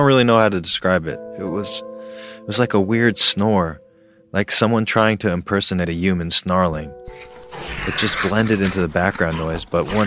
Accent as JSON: {"language": "English", "town": "Denton", "region": "Texas", "country": "United States", "said": "I'm 23 years old. I'm from Denton, Texas."}